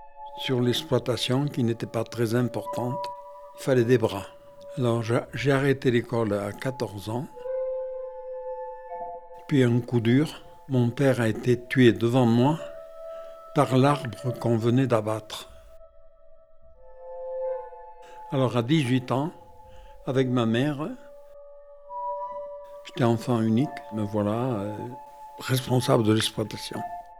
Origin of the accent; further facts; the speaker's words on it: Le Clauzel, Occitanie, France; je suis un enfant de l'Aubrac. Je suis né en 1933 au Clauzel, aujourd'hui donc 92 ans accomplis.